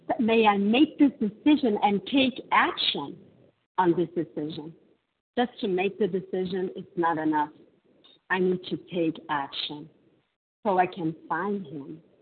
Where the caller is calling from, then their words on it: Brazil; I'm a recovered compulsive overeater, owned by God's grace and mercy, and I'm calling from Brazil.